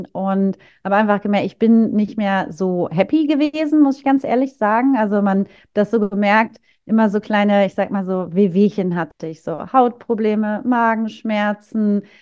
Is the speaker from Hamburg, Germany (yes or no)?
yes; Hamburg, Germany; moved away; Ich bin ursprünglich auch aus Hamburg.